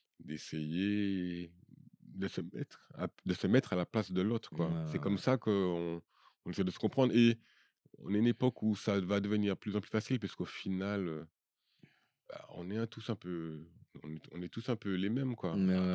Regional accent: Paris, Île-de-France, France; J'ai voyagé, j'ai grandi à Paris

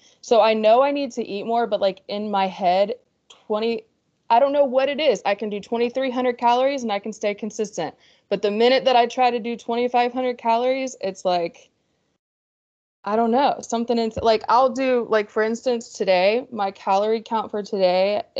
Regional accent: Irving, Texas, United States; born there; I was born in Dallas. I was born in Irving.

